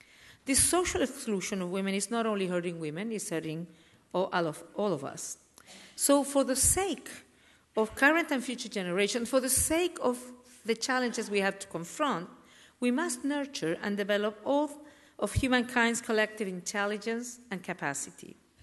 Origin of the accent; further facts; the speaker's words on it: Chile; serve as a leader in my home country of Chile